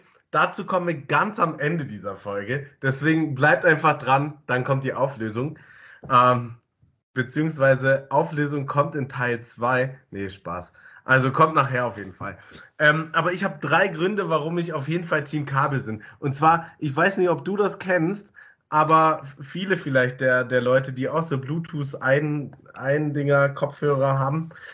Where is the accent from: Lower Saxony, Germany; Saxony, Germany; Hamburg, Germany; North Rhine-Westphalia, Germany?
Hamburg, Germany; also klar, als Hamburger